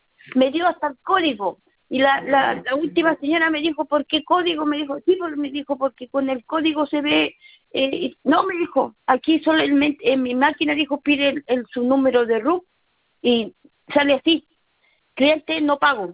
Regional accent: Caldera, Atacama, Chile; porque yo soy de Caldera, fui a Copiapó

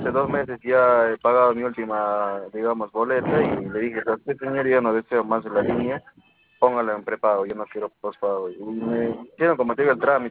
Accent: Huánuco, Peru; yo soy de Huánuco

